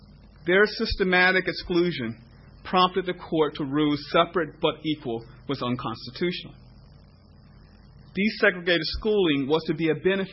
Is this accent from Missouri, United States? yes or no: no; Virginia, United States; born there; Well, I was born in 1955. I was born in Virginia in 1955, and I would say I'm a product of all deliberate speed.